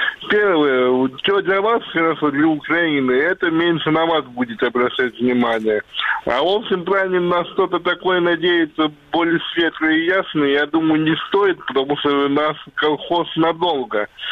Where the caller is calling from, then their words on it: Moscow, Russia; Я звоню из Москвы, как вы понимаете.